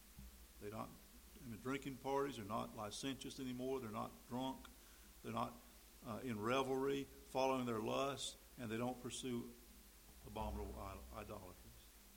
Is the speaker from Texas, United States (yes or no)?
no; North Carolina, United States; when my home state of North Carolina was not allowed by the mighty NCAA of hosting any tournament games